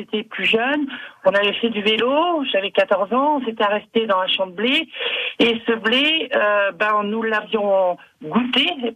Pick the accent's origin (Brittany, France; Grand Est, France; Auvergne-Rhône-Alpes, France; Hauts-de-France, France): Brittany, France; J'ai fait chez moi en Bretagne et ce verger maintenant est passé en bio